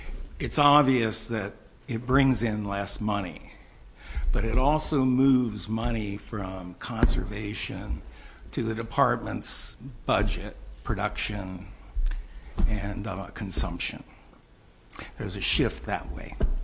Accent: Corvallis, Oregon, United States; I'm from Corvallis, and I have a very short comment on the tax surcharge issue.

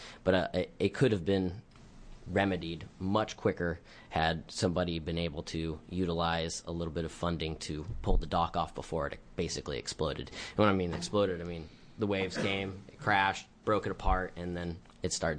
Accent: Oregon, United States; I'm from Coos County. I'm a local business owner.

